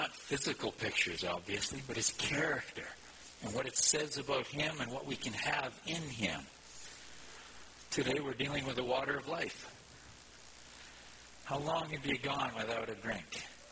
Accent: Alberta, Canada; born there; also born or lived in Ontario; I was born in Alberta, but lived down in Ontario for about 6 years.

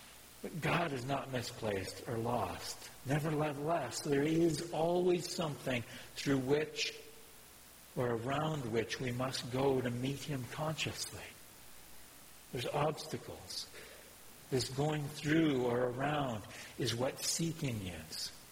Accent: Alberta, Canada; also born or lived in Ontario; I lived a significant several years in Ontario, but I'm Alberta, born and bred.

